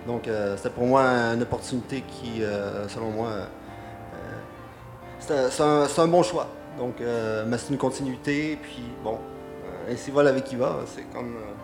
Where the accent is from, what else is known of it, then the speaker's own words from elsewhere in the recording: Quebec, Canada; now in Paris, France; Effectivement, je viens du Canada. C'est ma première entrée en France. Ça fait déjà maintenant 2 ans que je suis à Paris.